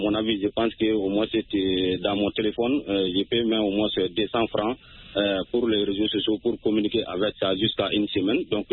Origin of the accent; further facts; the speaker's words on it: Soninkeni, Kayes, Mali; Oui, oui, oui, précisément dans mon village natal à Soninkeni.